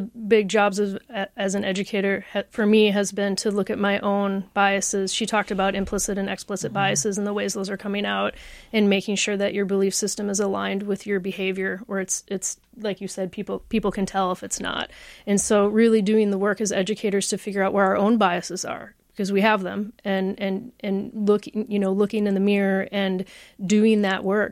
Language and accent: English; Fairmont, Minnesota, United States; I grew up in Fairmont, Minnesota.